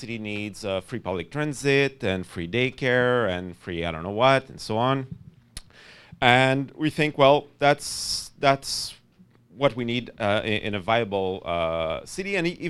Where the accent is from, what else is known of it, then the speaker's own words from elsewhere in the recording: Quebec City, Quebec, Canada; I'm from Quebec City, which has been for a week now the most left-wing city in the country.